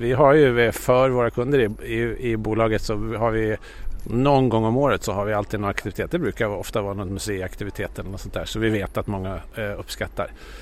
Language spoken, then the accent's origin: Swedish; Gotland, Sweden; now in Stockholm, Sweden; Jag kommer från Gotland från början och jag är egentligen, det är min huvudbas. Men jag är ju i Stockholm 300 dagar om året i alla fall.